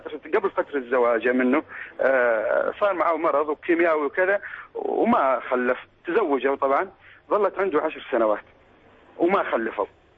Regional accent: Syria; now in Riyadh, Saudi Arabia; أنا طبعا أكلمك من الرياض, بس أنا سوري من شمري

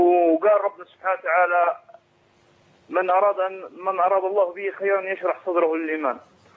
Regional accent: Egypt; moved away as an adult; now in Jordan; أنا شاب مصري بالأردن صار لي 5 سنوات

